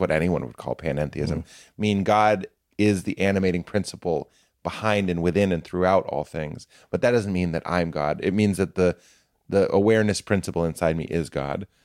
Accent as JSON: {"language": "English", "town": "Boston", "region": "Massachusetts", "country": "United States", "said": "This is who I am. … I'm from Boston. I'm a Protestant. I don't like gambling, whatever it might be."}